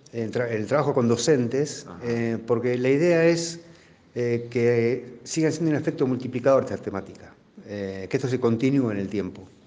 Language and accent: Spanish; Tres Arroyos, Buenos Aires Province, Argentina; Bueno, nosotros venimos de la provincia de Buenos Aires, Tres Arroyos, específicamente.